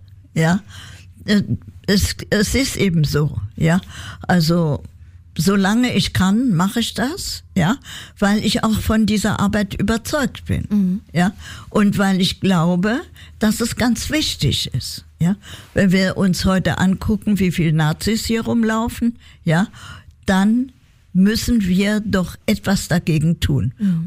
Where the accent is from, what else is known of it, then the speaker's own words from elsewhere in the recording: Hamburg, Germany; Ja, aber ich komme nicht aus Köln. Ich komme aus Hamburg.